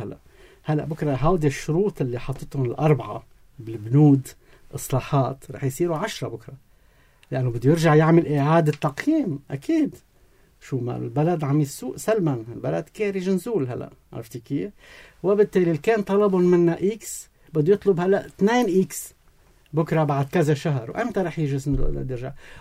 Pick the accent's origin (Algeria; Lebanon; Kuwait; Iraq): Lebanon; نحن لبنانيين،